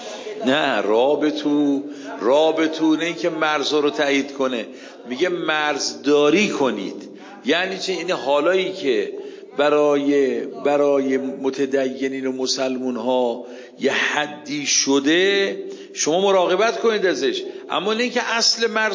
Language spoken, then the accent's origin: Persian; Iran; born there; ولو من در ایران به دنیا اومدم